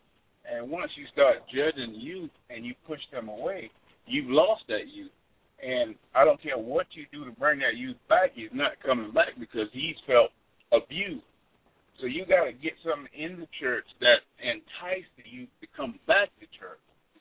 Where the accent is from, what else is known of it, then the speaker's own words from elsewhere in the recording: Lawrenceville, Georgia, United States; I'm from Lawrenceville, Georgia.